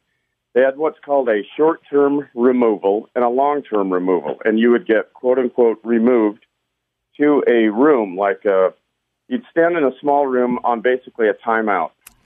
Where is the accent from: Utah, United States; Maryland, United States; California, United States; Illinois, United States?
Utah, United States; Salt Lake City